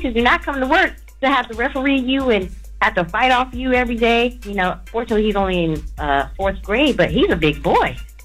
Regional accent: North Carolina, United States; I'm from North Carolina.

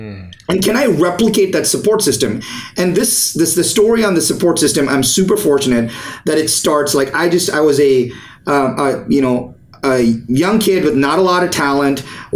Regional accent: India; my parents realized that, who had never left India. I was born in India, by the way, never left India.

